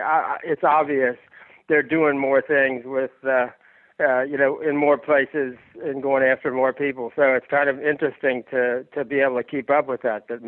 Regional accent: Kentucky, United States; I grew up in Kentucky, I really, really liked the fans in Knoxville

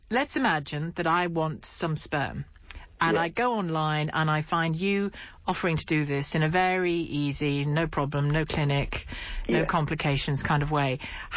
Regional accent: Ireland; I'm Irish.

